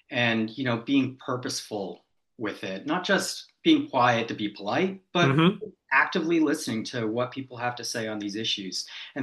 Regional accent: Massachusetts, United States; also born or lived in United Kingdom; So I grew up here in Massachusetts. I've lived a lot of places other than Massachusetts, both here in the United States as well as spending some time over in the United Kingdom.

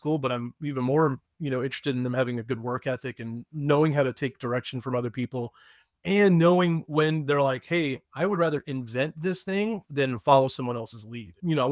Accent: Houston, Texas, United States; born there; also born or lived in Atlanta, Georgia; So I was born in Houston, come from a big family, two brothers, a sister, and three stepbrothers. And we moved to Atlanta and I went to college.

